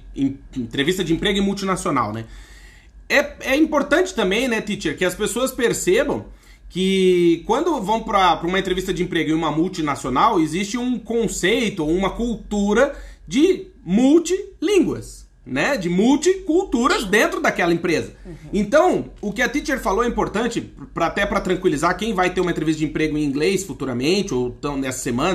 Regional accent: Brazil; porque a gente é brasileiro, a gente começa a responder

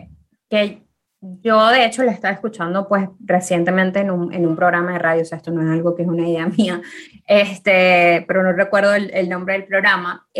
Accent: Venezuela; nosotros crecimos en Latinoamérica y en Venezuela específicamente, muy influenciados por la televisión anglosajona

